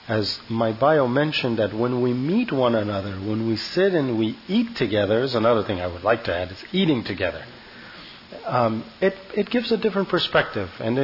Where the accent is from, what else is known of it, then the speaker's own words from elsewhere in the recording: Santa Barbara, California, United States; I as a Muslim in this country, I mentioned that I am, as in the bio, I grew up here in Santa Barbara since I was in second grade when I first came, and I grew up here since.